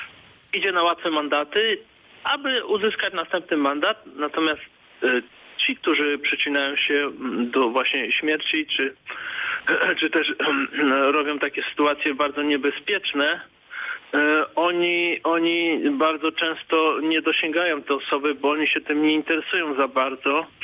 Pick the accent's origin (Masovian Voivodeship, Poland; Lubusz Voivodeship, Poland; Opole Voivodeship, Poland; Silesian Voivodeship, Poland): Lubusz Voivodeship, Poland; Gorzów Wielkopolski; bo ja jestem z Gorzowa